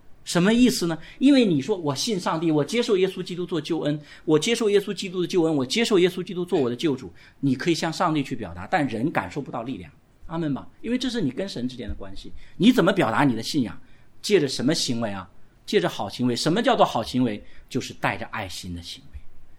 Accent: China; 特别我们在中国成长，然后包括几十年前那就更可怕了。

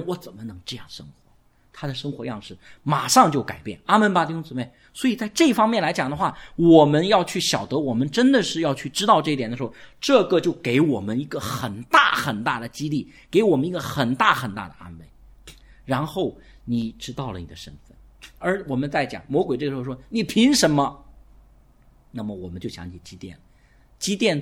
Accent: China; 我们中国人经过这几十年的改革开放，我们中国真的是比四十年前富裕太多了

